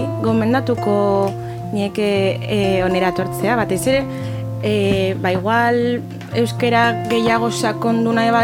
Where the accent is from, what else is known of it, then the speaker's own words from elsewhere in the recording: Hendaye, Nouvelle-Aquitaine, France; 22 urte ditut eta Hendaiatik nator.